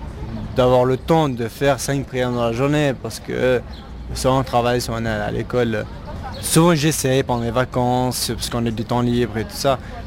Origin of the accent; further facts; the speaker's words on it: Syria; now in Switzerland; vis en Suisse depuis une dizaine d'années. Je suis originaire de Kurde de la Syrie.